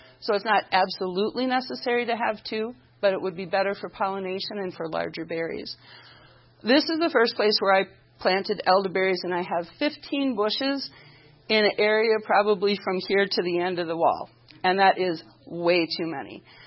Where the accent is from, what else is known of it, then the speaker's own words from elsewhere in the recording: Green Bay, Wisconsin, United States; We are from Green Bay, Wisconsin. We own and operate a certified organic farm.